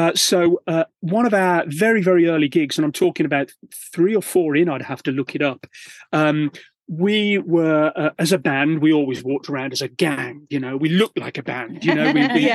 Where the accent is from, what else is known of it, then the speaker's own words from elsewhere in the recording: Birmingham, West Midlands, United Kingdom; "Oh, that's really weird because we're from Birmingham and we've not come across them."